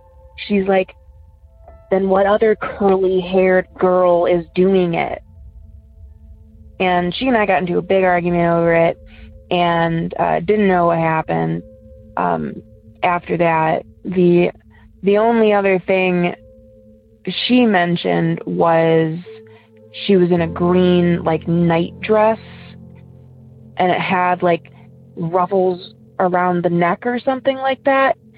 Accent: Ohio, United States; I'm from Ohio.

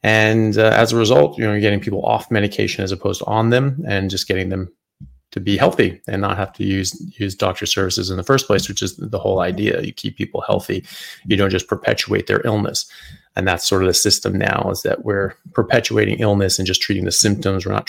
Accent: United States; now in Australia; Well, I'm an American medical doctor and physician. I work currently in Australia in neurosurgery, and I have a practice in metabolic medicine.

